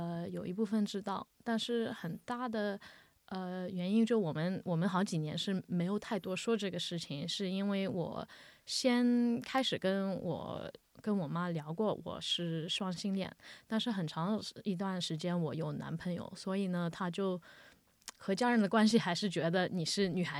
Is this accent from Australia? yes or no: yes; Melbourne, Victoria, Australia; also born or lived in Shanghai, China; 我是在上海出生的，现在在澳洲快30年了，我今年32岁。我家人是我4岁的时候搬到墨尔本来，我在这里长大，这里读书，再到了2016年，过年的时候我回到上海去工作